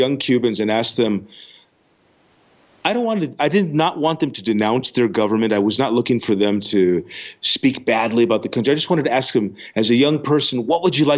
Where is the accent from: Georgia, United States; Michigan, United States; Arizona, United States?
Arizona, United States; Tucson; some of them were actually from my hometown, Tucson.